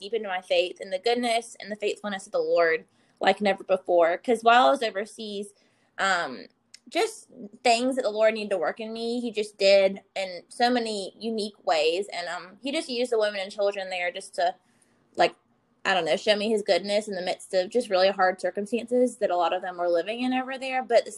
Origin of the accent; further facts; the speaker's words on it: Charlotte, North Carolina, United States; I grew up in Charlotte, North Carolina, and I actually started out my freshman year at UNC Chapel Hill and ended up transferring to Clemson.